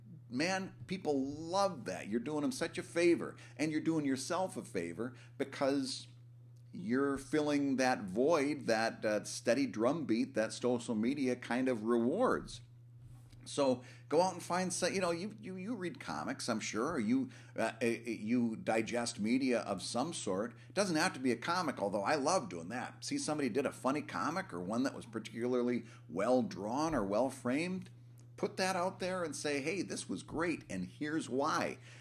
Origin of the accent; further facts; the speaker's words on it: Philadelphia, Pennsylvania, United States; I call them Jimmy's, but I'm from Philadelphia, so we call them Jimmy's here.